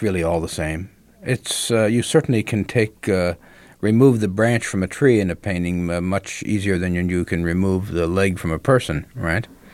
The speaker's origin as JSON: {"language": "English", "town": "Williamsport", "region": "Pennsylvania", "country": "United States", "tie": "born or raised there", "said": "I had a rural childhood and spent a lot of time in the woods. I grew up near Williamsport, Pennsylvania."}